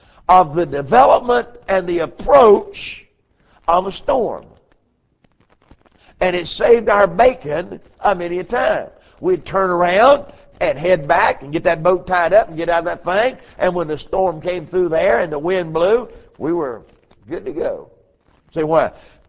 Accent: United States; I was born and raised over here on the Catawba River, and we had a couple of houseboats growing up.

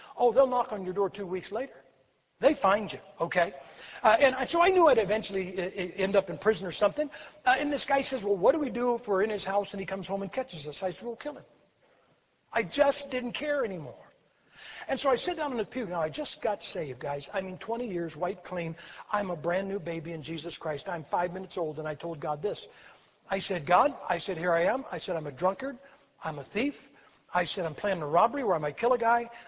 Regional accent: Massillon, Ohio, United States; And right down here it says Maslin, Ohio. Big tiger right here. This guy's from my hometown. He's wearing a Maslin high school jacket.

